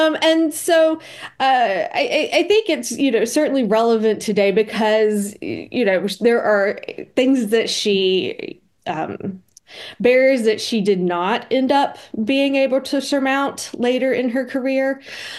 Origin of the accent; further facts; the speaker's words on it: North Carolina, United States; also born or lived in Montana; I had lived in Montana for several years at that point. I'm born and bred in Western North Carolina, but I, wanted to explore, wanted to travel, and found myself in Montana for the better part of a decade.